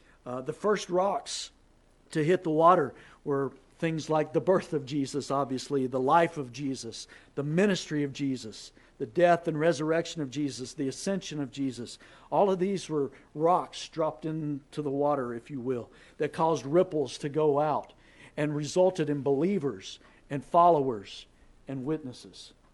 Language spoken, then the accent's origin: English; North Carolina, United States; I grew up in North Carolina.